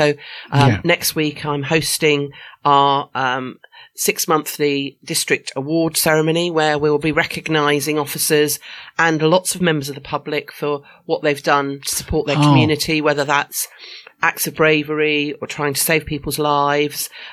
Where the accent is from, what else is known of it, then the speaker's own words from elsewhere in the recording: Isle of Wight, South East England, United Kingdom; I was born on the Isle of Wight. I was actually born in a police house in Staplers Road, because my dad was in the police, and spent my first 18 years on the Isle of Wight.